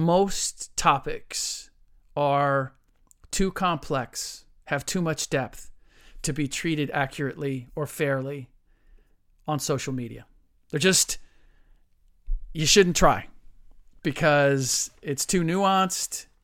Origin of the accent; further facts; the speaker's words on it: Cincinnati, Ohio, United States; growing up in Cincinnati, Chicago, probably the nearest NBA town.